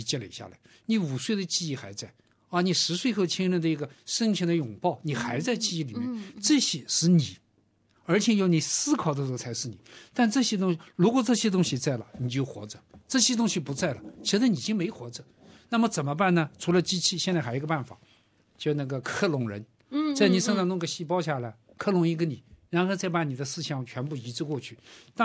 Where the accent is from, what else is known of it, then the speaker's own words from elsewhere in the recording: China; 人类特别我们中国人啊，求永生是一个长久的概念